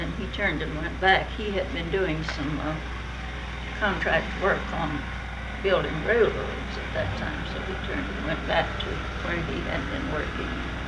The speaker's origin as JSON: {"language": "English", "region": "Kansas", "country": "United States", "said": "I don't know what part, what the town was, or near what town we came from Kansas"}